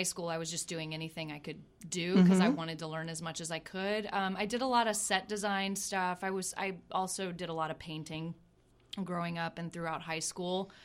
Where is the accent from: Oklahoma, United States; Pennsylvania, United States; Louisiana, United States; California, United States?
Louisiana, United States; Shreveport; Oh, I grew up in Shreveport, Louisiana.